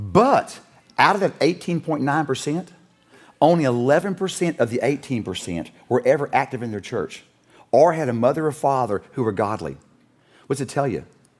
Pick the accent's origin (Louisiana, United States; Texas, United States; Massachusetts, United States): Louisiana, United States; I was raised in South Louisiana. You ever seen swamp people? That was us. Lived in a houseboat.